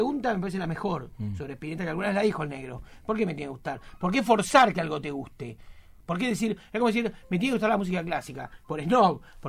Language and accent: Spanish; Argentina; yo soy de Argentina.